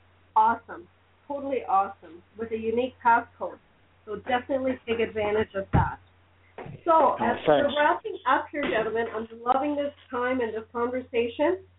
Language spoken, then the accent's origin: English; Canada; Well, we are Canadian, eh?